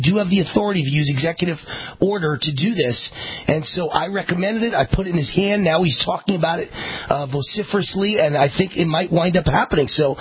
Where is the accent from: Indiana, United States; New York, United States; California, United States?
New York, United States; I'm a New York boy, and I've met plenty of Irishmen in my day, so I knew I detected an accent there.